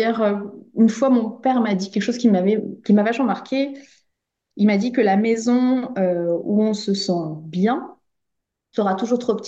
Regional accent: Île-de-France, France; also born or lived in Clermont-Ferrand; Je suis née à Clermont-Ferrand, donc mes premières années de vie étaient sur Clermont-Ferrand. On est arrivé ensuite en région parisienne et en région parisienne, on a également pas mal déménagé. J'ai fait quasiment tous les départements d'Île-de-France.

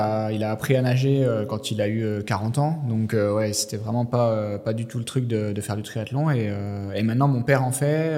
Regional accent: Vesoul, Bourgogne-Franche-Comté, France; on allait voir le triathlon chez moi à Vesoul une fois par

